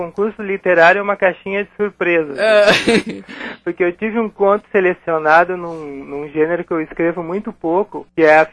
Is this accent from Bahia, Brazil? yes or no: no; Porto Alegre, Rio Grande do Sul, Brazil; Porto Alegre.